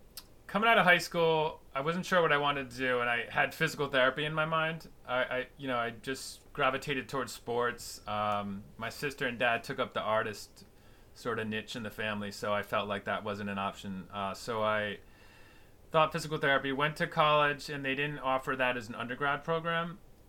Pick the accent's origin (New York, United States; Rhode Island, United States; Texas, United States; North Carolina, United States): Rhode Island, United States; Bristol; Yeah, I grew up in Bristol, Rhode Island, and home of, you know, the big 4th of July celebrations every year, where the town, you know, quadruples in size.